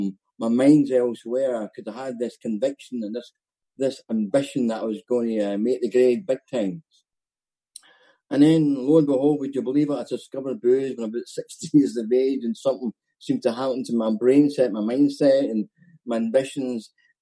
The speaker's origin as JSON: {"language": "English", "region": "Scotland", "country": "United Kingdom", "accent": "Scottish", "said": "so hopefully you can tolerate my Scottish accent."}